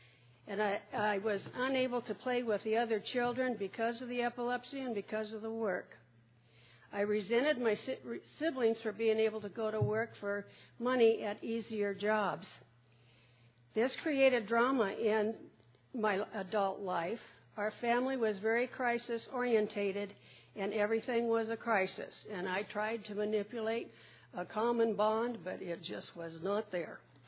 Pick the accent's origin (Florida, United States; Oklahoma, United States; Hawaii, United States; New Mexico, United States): New Mexico, United States; Albuquerque; from Albuquerque, New Mexico.